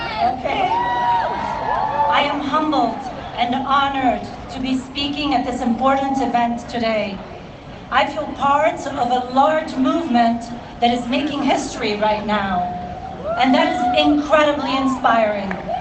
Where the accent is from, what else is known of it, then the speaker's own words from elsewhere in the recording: United States; I come to you as an American, an Arab American, that knows all too well about the deep and systemic racism